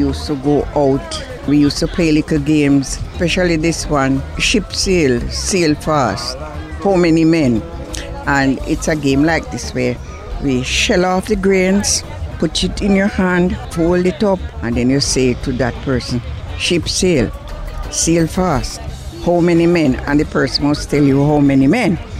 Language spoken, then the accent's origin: English; Saint Ann Parish, Jamaica; I'm from St. Anne.